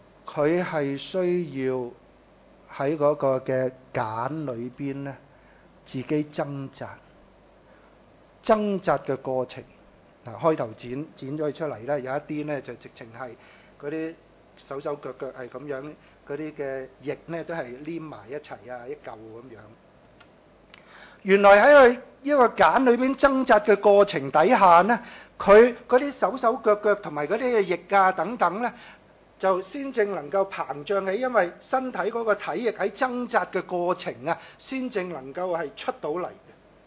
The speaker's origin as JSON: {"language": "Cantonese", "country": "China", "said": "咁所以我哋中國人有句成語就叫做作茧自閉"}